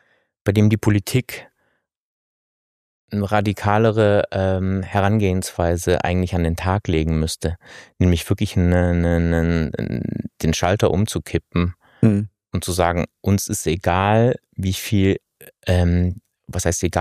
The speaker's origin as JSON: {"language": "German", "town": "Stuttgart", "region": "Baden-Württemberg", "country": "Germany", "said": "ich bin doch aus Stuttgart ursprünglich."}